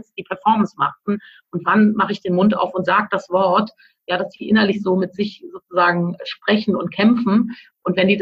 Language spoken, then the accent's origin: German; Cologne, North Rhine-Westphalia, Germany; als Kölnerin